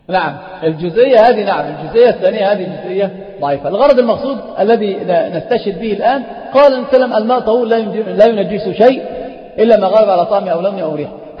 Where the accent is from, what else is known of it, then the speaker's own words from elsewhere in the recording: Alexandria, Alexandria Governorate, Egypt; هو مشهور عندنا في اسكندرية